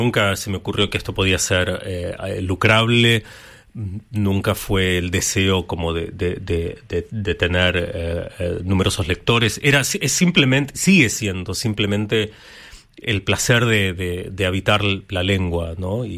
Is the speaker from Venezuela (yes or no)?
no; Sweden; yo bueno pasé mi infancia en Suecia, uh-huh. me crié bilingüe, o sea hablo sueco prácticamente sin acento, pero también con un vocabulario de un chico de 12 años